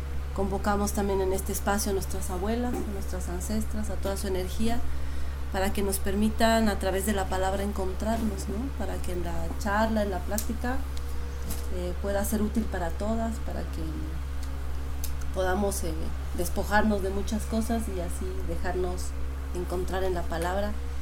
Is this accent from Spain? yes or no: no; Bolivia; vengo de Bolivia, de lo que en nuestra memoria también está el Collasuyo, marca, el territorio del Collasuyo, de los cuatro suyos